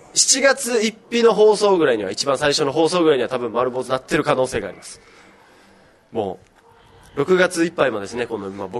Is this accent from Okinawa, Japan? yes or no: yes; Okinawa, Japan; accent: Okinawan; まあ、そんなに沖縄訛りがないっていうのもあるんですけど、うん、気づかないところで訛ってたりとかして笑われるっていうのです